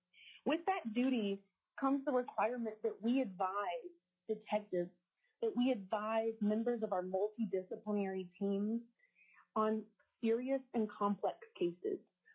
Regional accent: Anchorage, Alaska, United States; I am from Anchorage.

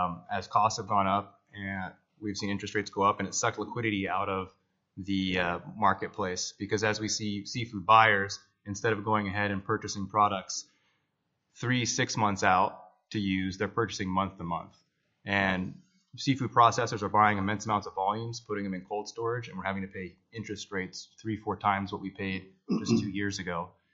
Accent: Kodiak, Alaska, United States; I'm from Kodiak, Alaska, born to a fishing family. Coastal Alaska and seafood is obviously near and dear to my heart

